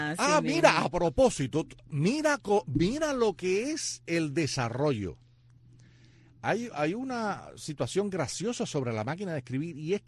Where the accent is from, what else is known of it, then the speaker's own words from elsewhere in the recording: Cuba; now in Finland; Y yo estoy en Finlandia, y yo soy el cubano de Finlandia.